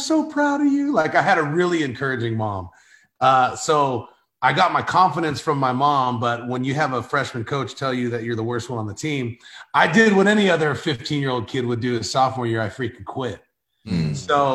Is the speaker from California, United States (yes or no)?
yes; Covina, California, United States; Well, I'm originally from Covina, California, which is like the valley.